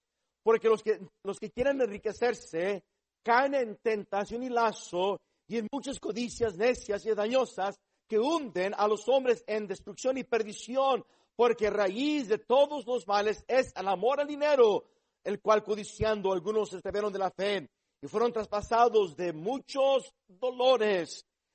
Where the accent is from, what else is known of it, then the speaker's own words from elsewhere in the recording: Mexico; now in United States; yo conozco a los mexicanos porque soy mexicano, vienen a este país